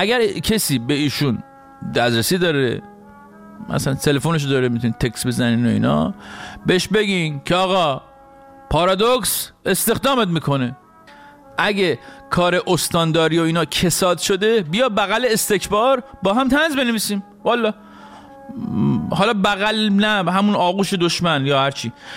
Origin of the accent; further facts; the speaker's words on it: Iran; برای ما مردای ایرانی، برای ما مردایی که در جامعه مرد سالار بزرگ شدیم